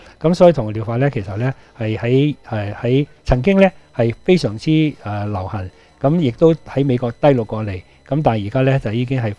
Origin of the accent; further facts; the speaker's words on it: Hong Kong; 我們香港人